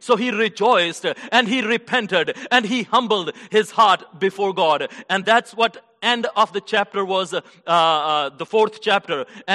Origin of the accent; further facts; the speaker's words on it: Pakistan; now in Garland, United States; Like, I am originally from Pakistan, and we have a few families from Pakistan, few families from India